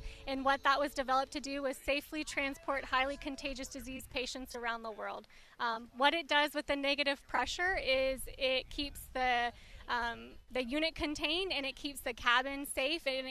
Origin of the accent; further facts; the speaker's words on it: Kansas, United States; I claim Kansas.